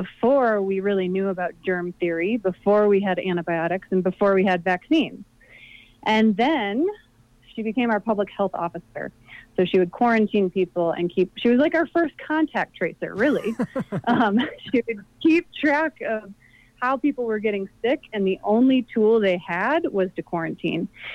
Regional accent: Midwest, United States; I didn't grow up in Colorado, I grew up in the Midwest

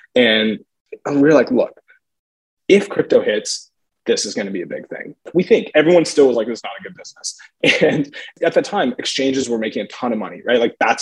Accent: Texas, United States; And I grew up in Texas.

